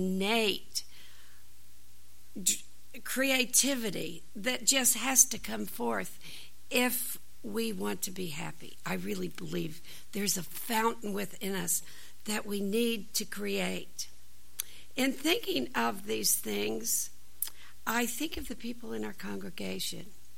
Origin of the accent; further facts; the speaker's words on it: Indiana, United States; You know, I'm from Indiana